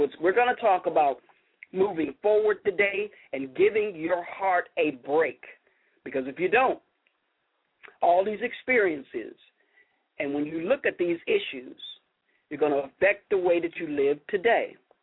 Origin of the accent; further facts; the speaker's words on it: Chicago, Illinois, United States; Yes, I did say Chicago because that's my hometown